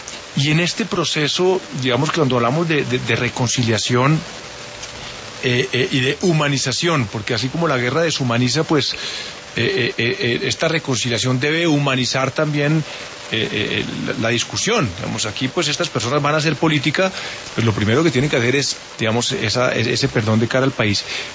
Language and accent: Spanish; Colombia